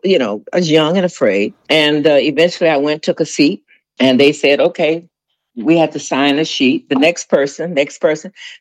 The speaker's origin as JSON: {"language": "English", "town": "Houston", "region": "Texas", "country": "United States", "tie": "born there", "said": "But I was born in Houston, Texas during the war."}